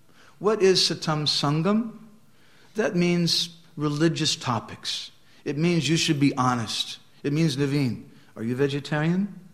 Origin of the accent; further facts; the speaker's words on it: Colorado, United States; I was a young boy growing up in Colorado, and we went into an old abandoned house.